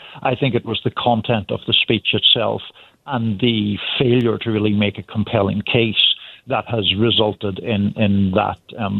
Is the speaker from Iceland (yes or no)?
no; Ireland; Yes, as an Irish person, my rooting interest in every World Cup is against England.